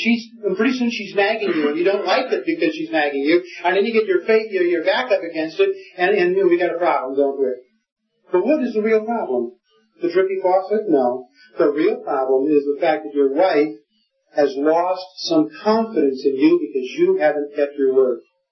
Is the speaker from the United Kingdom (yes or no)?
yes; Scotland, United Kingdom; now in United States; maybe it's because I'm a Scotsman, I'm not sure. I may help. And I live in a Dutch community